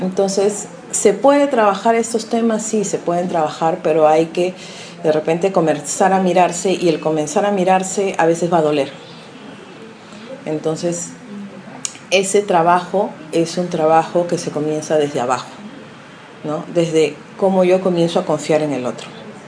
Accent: Peru; now in Venezuela; Yo le digo, no, soy peruana.

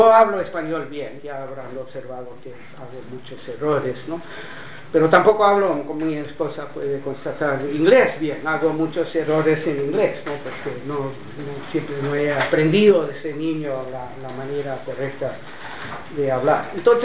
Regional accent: Caracas, Capital District, Venezuela; born there; yo no nací en Estados Unidos, nací en Caracas, soy ciudadano venezolano por el hecho de haber nacido en Caracas

